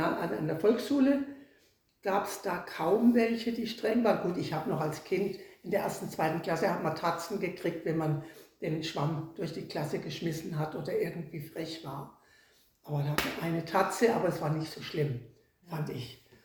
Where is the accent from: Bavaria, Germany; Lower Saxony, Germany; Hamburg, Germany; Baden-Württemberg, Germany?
Baden-Württemberg, Germany; Ich komme ja aus der Ecke, wo dann nebenan ist die Schweiz und nebenan ist Elsass und Frankreich.